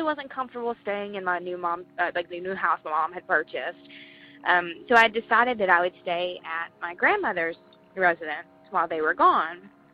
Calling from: Georgia, United States; I'm calling from Georgia.

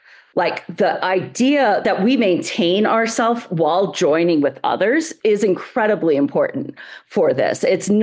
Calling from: Salt Lake City, Utah, United States; I am speaking from Salt Lake City, Utah.

